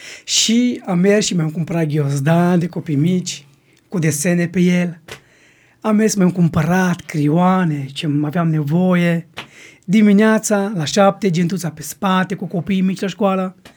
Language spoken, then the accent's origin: Romanian; Timișoara, Timiș County, Romania; Și am venit acasă la noi, acasă în Timișoara